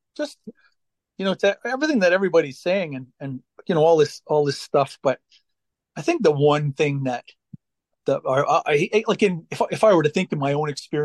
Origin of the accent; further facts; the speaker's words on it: Canada; So I'm from Canada. I'm Canadian.